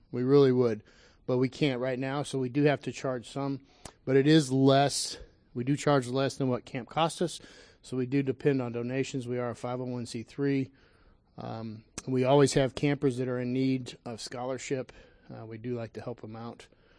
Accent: Texas, United States; I am from Texas, and so I know this is going to be very rude, but if I'm not back in Houston by 2 o'clock for Mother's Day, I'll never be able to talk in front of you.

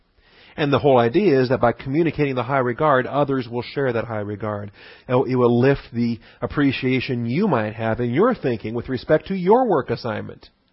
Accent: Washington, United States; I grew up in Washington State and you could look. To the east were the Cascade Mountains. To the west were the Olympic Mountains.

